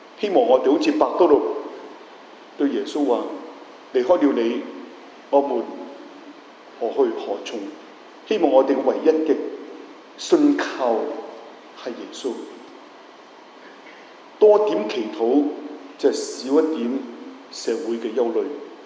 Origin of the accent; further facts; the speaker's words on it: Hong Kong; 所以今天我香港人需要的是与主的密切的关系。